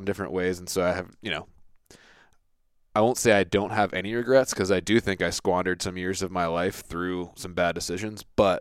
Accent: Virginia Beach, Virginia, United States; So I grew up in Virginia Beach.

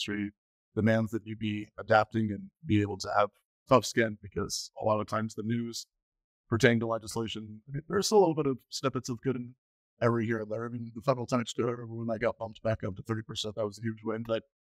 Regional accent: Peoria, Illinois, United States; I'm from Peoria again, I'll say it a million times. When I was in high school, all I talked about was moving out of Peoria.

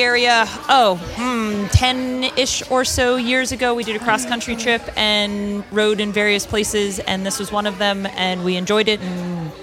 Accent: Pennsylvania, United States; I am from Pennsylvania.

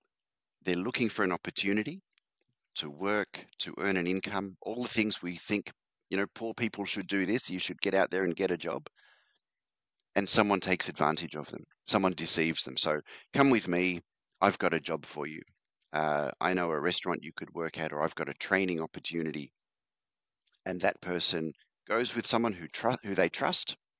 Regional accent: Australia; So I'm from Australia. You might guess by the accent.

